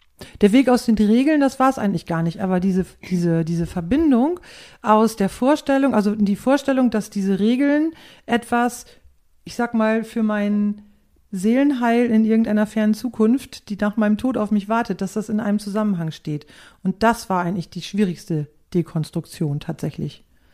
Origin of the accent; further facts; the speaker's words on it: Northern Germany, Germany; first language nds; dass ich mich dieser plattdeutschen Sprache oder dass ich erkannt habe, dass das eigentlich meine Muttersprache ist, das hat in mir ganz viel freigesetzt.